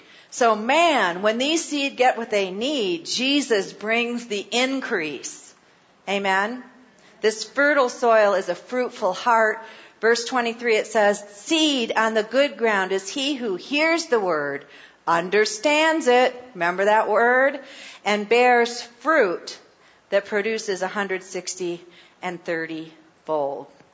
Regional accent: Scotland, United Kingdom; I'm Scottish.

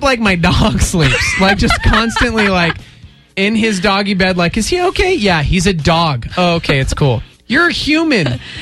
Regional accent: Texas, United States; I have no idea because we're from Texas, but he's got this accent.

